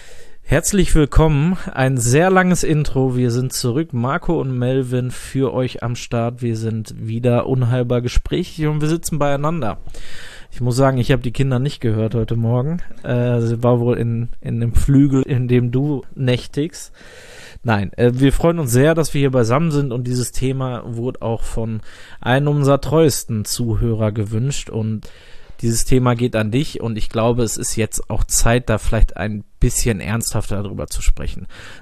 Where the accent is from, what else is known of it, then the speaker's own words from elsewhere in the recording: North Rhine-Westphalia, Germany; Ich bin halt im Ruhrgebiet aufgewachsen, jetzt aber auch nicht innenstadtnah, also schon in den, ja, bekannten Vororten von Großstädten, die ja so ein zuweilen Mix anbieten zwischen ländlichen Strukturen und städtischen.